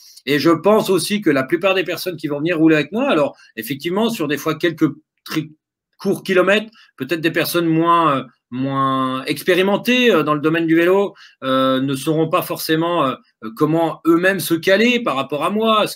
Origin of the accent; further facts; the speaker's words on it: Brittany, France; dès qu'on est breton, je pense qu'on est aussi un peu rouleur